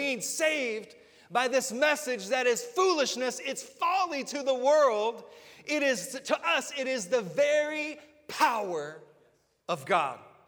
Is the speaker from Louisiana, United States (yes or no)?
no; Texas, United States; And I'm from Texas, so I can get away with what I'm about to do.